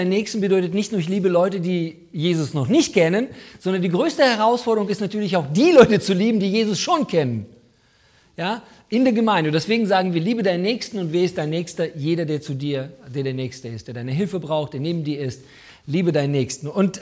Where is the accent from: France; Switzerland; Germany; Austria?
Germany; Weilerswist, North Rhine-Westphalia; ich komme aus Weilerswist